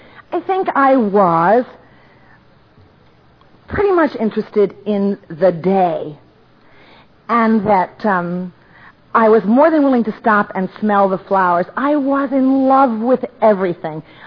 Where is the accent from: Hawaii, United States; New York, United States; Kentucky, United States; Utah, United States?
New York, United States; Brooklyn; In fact, I was born and raised in Brooklyn. I even got the Dodgers before you guys did.